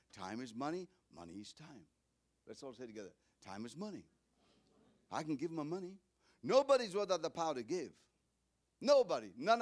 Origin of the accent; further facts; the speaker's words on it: United States; you know, I'm from America. You know, when they see Americans, they see money.